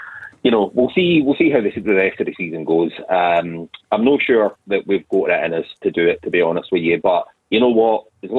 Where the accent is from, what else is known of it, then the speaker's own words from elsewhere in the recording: Paisley, Scotland, United Kingdom; I'm from Paisley, so it's the first time that I'm going to go see